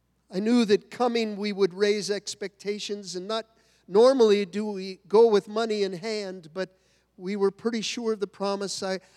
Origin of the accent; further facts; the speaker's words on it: San Francisco, California, United States; Well, I'm from San Francisco, so, you know, it didn't bother me.